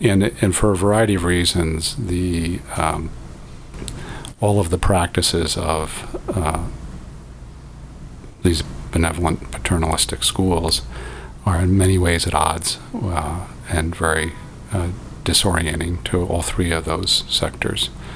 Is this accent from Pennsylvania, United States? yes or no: yes; Philadelphia, Pennsylvania, United States; I grew up in Philadelphia. I went to, I was a lifer at a Quaker school, Quaker private school, called Germantown Friends.